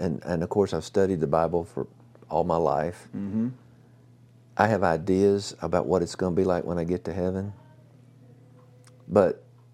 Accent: Louisiana, United States; Actually, we grew up together in Louisiana.

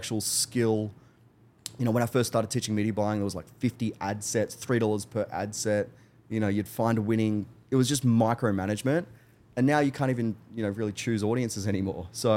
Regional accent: Newcastle, New South Wales, Australia; Everyone comes to my hometown of Newcastle, which is kind of a small town

